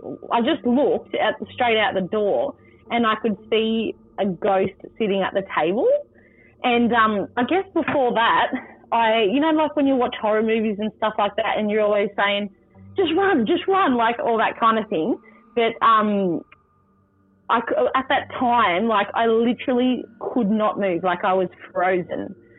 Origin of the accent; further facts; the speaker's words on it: New South Wales, Australia; now in Central Coast, Australia; I'm from Warramai Country, which is Gloucester, Foster, Nelson Bay area. I've been brought up there all my life. And when I was growing up, I moved away.